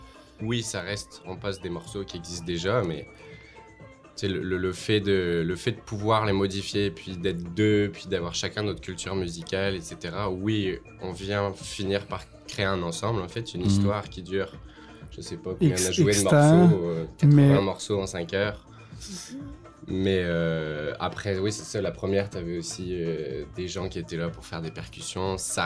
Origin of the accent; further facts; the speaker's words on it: France; moved away as an adult; now in Canada; Moi, je suis originaire de France et je suis arrivé ici, écoute, en janvier 2018.